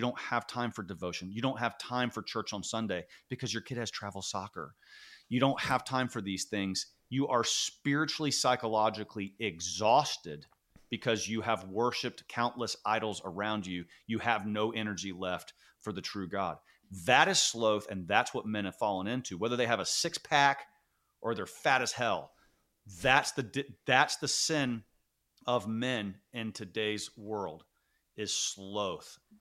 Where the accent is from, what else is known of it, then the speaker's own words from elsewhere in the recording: Charlotte, North Carolina, United States; I'm a Southern Catholic, right? So growing up in Charlotte in the 80s, you were the weird Catholic kid in the neighborhood